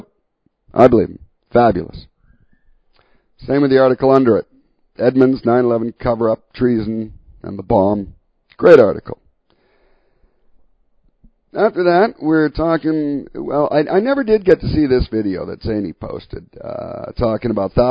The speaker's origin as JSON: {"language": "English", "country": "Canada", "said": "Being Canadian"}